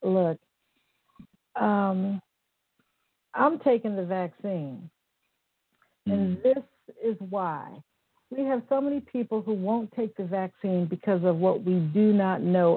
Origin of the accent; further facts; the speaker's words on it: Midwest, United States; I'm from the Midwest. I ain't no salad chick.